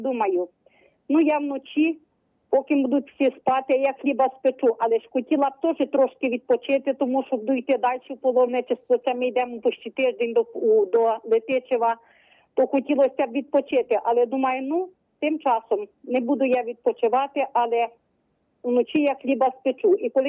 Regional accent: Chernivtsi, Chernivtsi Oblast, Ukraine; я сама з Чернівець

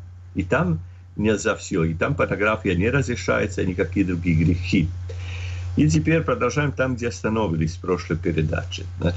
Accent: Croatia; Russian is a second language; я из Хорватии, лекар, в школе учил русский язык, и так еще не забил совсем

